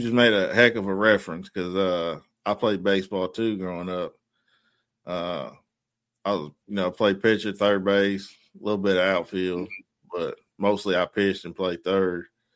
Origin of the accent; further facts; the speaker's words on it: Kentucky, United States; So when I grew up here in Kentucky, man, I grew up in a very, very, very small town, like blink your eyes, you miss it type town, you know?